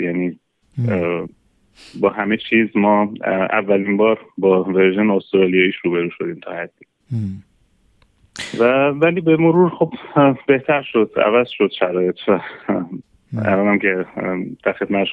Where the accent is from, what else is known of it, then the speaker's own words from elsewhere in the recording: Rasht, Gilan, Iran; now in Australia; من چون خودم توی شهر نسبتا بزرگی تو ایران تو شهر رشت بزرگ شدم،